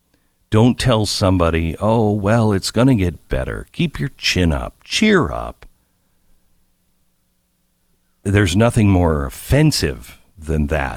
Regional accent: Texas, United States; oh, I'm from Texas, and they would back away from me.

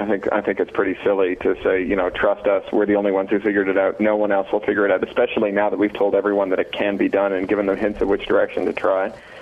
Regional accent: Canada

